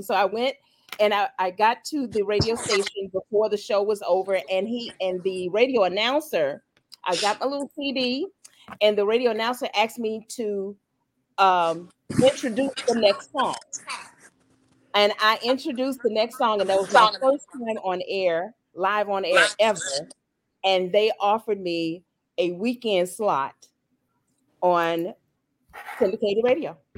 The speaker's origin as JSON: {"language": "English", "town": "Memphis", "region": "Tennessee", "country": "United States", "said": "I'm from Memphis, and so it was convocation time."}